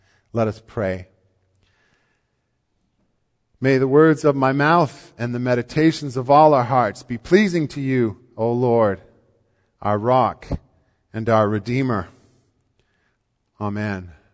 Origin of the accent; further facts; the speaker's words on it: Canada; it's a good part when you're a kid growing up in Canada